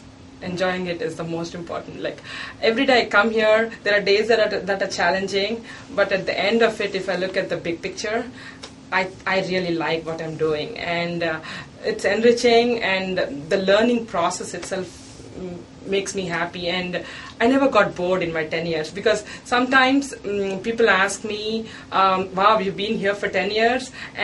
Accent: Hyderabad, Telangana, India; I'm from India, and I'm from South India actually, from Hyderabad

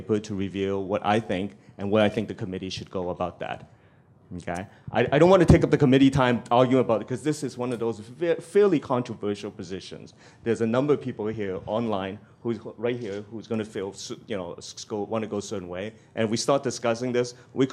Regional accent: Canada; being a Canadian, they are an important constituent of mine.

